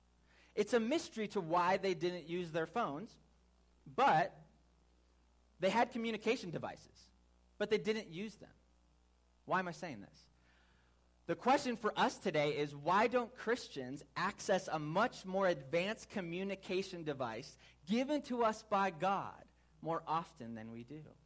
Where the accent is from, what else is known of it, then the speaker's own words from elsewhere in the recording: Chicago, Illinois, United States; Well, I hail from Chicagoland, Illinois, the blistering Midwest cold.